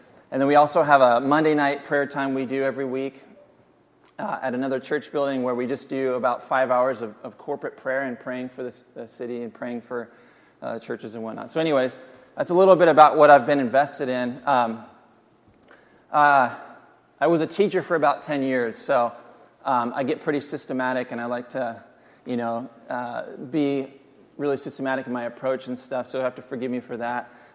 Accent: Corvallis, Oregon, United States; also born or lived in Eugene, United States / Portland, United States; We're actually from Corvallis originally, so for me this is hometown. And I moved around a bit. We lived in Eugene for a while, Portland for a while. And then the Lord kind of sovereignly moved us back here about 8 years ago

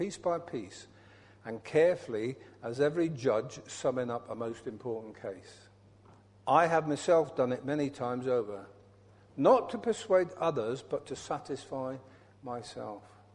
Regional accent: Scotland, United Kingdom; I come from Scotland, as you probably know by now, despite my accent.

